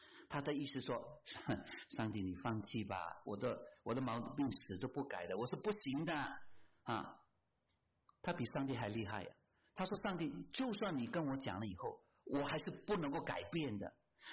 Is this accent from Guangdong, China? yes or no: yes; Guangdong, China; 我们广东人说很会推搪，很会推迟